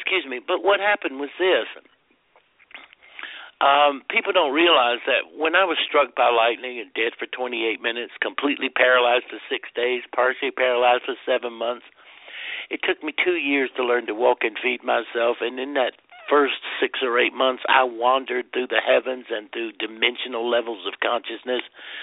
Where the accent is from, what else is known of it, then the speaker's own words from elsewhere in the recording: South Carolina, United States; You know, I'm some guy from South Carolina